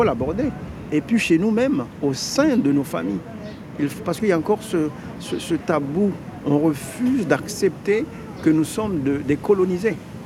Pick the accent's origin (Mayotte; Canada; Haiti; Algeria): Mayotte; parce que par exemple, chez nous, à Mayotte, la langue comme violence